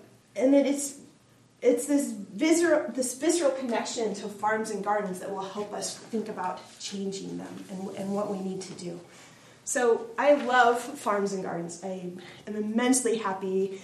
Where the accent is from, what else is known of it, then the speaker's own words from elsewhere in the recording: Spokane, Washington, United States; I grew up just outside of Spokane. Here's Washington, right? So I'm from Eastern Washington, from right there.